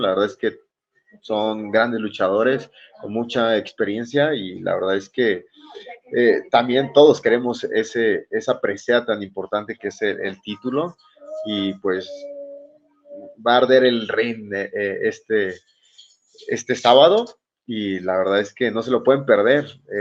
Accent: Mexico; representando a mi país, de mis orígenes, de donde soy, y la verdad es que muy ansioso de poder poder representar a mi México

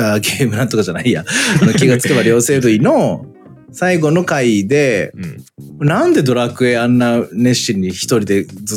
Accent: Kyushu, Japan; その東京の仕事からこう逃げるように地元の九州に帰ってですね。

